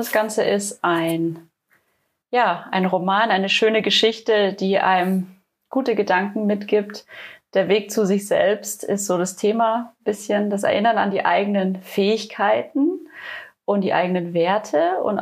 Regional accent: Rothenburg, Germany; ich komme aus Rothenburg und ich komme aus der kreativen Ecke.

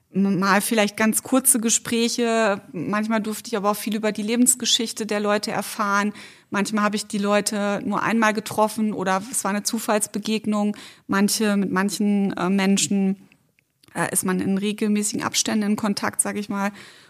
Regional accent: North Rhine-Westphalia, Germany; now in Bad Kissingen, Germany; Ich komme ja ursprünglich aus NRW und da sehen die Straßen schon seit vielen Jahren ganz anders aus

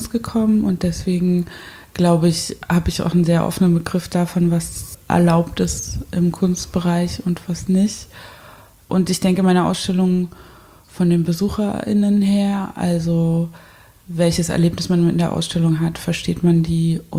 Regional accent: Germany; born there

